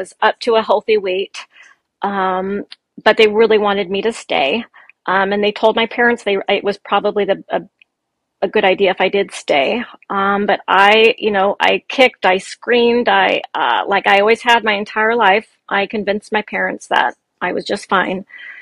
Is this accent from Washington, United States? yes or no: yes; Yakima, Washington, United States; I was introduced to a pretty notorious drug dealer in my hometown of Yakima.